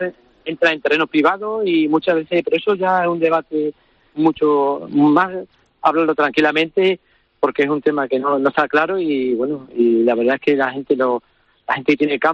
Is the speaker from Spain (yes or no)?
yes; Burguillo, Spain; yo creo que nos sentimos orgullosos de decir que somos de Burguillo